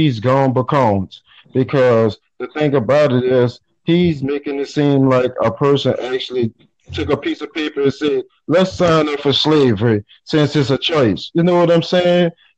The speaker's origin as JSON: {"language": "English", "town": "New Orleans", "region": "Louisiana", "country": "United States", "said": "I'm from New Orleans, Louisiana. You know, downtown."}